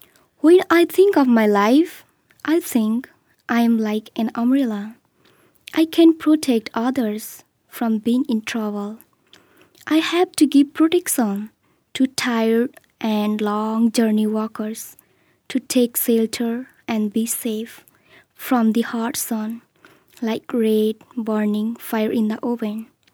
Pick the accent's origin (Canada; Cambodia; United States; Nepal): Nepal; English is a second language; I'm from Nepal.